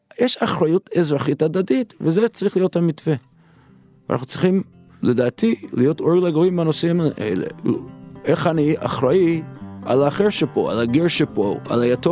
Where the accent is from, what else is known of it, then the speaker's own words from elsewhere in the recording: Manhattan, New York, United States; Hebrew is a second language; moved away as an adult; now in Israel; גדלתי, כפי שאתם שומעים במבטא, בארצות הברית. לא בארץ, גדלתי בניו יורק, במנהטן. חונכתי במנהטן. בגיל 18, סליחה, באתי לישראל